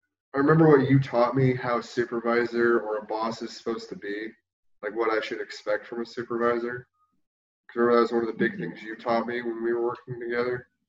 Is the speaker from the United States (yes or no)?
yes; Las Vegas, Nevada, United States; Yep. I'm still surprised now that the Raiders are moving to my hometown.